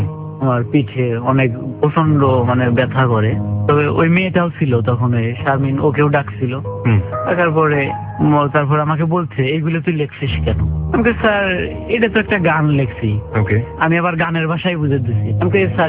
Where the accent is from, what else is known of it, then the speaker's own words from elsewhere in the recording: Faridpur, Dhaka Division, Bangladesh; উনি বলে যে তোর বাড়ি কোথায়? আমি বলি ফরিদপুর।